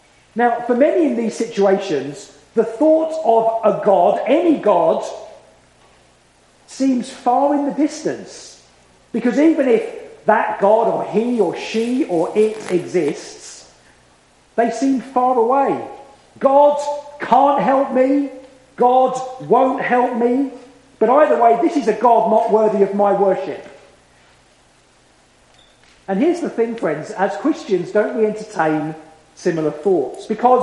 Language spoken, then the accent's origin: English; Southend-on-Sea, East of England, United Kingdom; born there; Now, I was born, as you can tell from my accent, on the south coast of England, Southend-on-Sea.